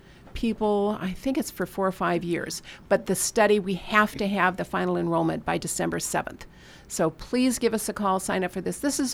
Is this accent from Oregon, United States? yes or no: yes; Oregon, United States; I grew up in Oregon. The windows were always shut.